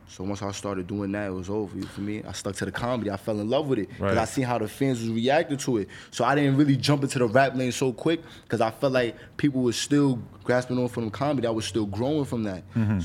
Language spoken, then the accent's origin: English; Bronx, New York, United States; I come from the Bronx, you feel me?